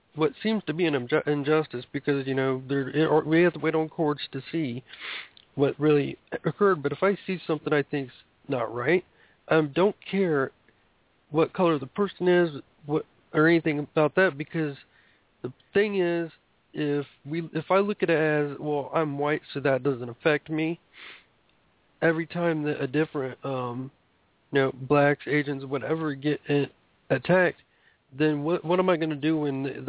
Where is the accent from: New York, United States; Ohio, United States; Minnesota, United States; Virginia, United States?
Ohio, United States; I'm from Ohio.